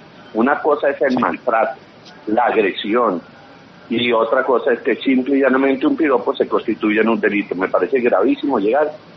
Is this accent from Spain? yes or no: no; Colombia